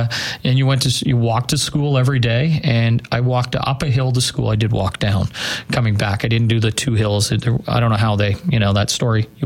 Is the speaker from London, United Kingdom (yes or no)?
no; Northern Ireland, United Kingdom; now in Canada; Honestly, growing up in Ireland was really interesting.